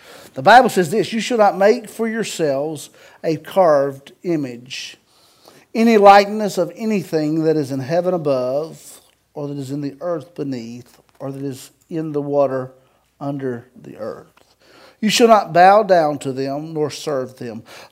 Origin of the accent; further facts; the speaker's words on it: the South, United States; But see, we're all from the South, and we communicate different ways at times, you know.